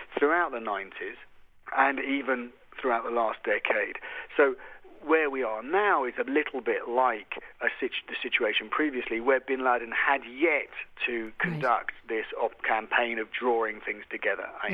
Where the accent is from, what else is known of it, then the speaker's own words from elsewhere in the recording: London, United Kingdom; they were the people responsible for the 7/7 attacks in my hometown, London